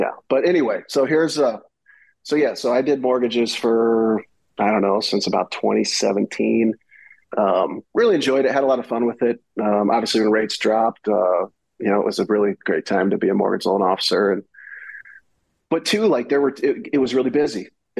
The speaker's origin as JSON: {"language": "English", "town": "Bettendorf", "region": "Iowa", "country": "United States", "said": "Well, yeah, I am from Bettendorf, Iowa"}